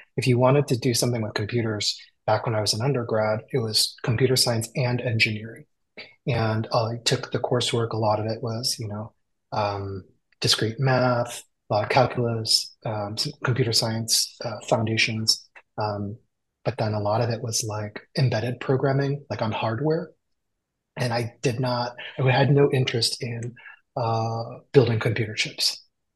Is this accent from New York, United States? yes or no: no; Troy, Michigan, United States; also born or lived in Detroit; Oh yeah, I was born in Detroit, Michigan, and I grew up in the Midwest. And I went to middle school, high school in Troy, Michigan, and went to University of Michigan in Ann Arbor